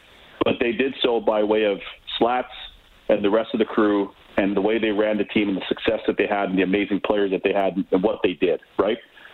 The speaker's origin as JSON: {"language": "English", "town": "Toronto", "region": "Ontario", "country": "Canada", "tie": "born or raised there", "said": "I grew up in Toronto."}